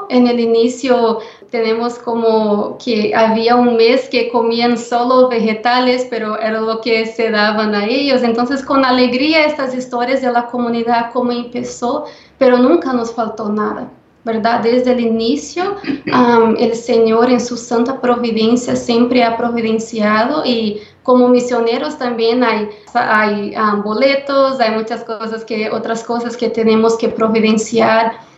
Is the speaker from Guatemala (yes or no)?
no; Paraguay; yo soy de Paraguay.